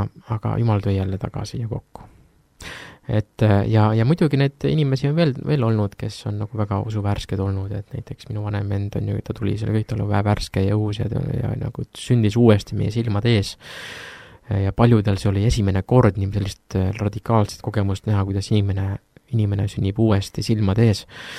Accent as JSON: {"language": "Estonian", "region": "Saare County", "country": "Estonia", "tie": "born or raised there", "said": "ma õpin ka Tallinnas seminaris ja ma olen ka siin saare inimene ja põline saarlane"}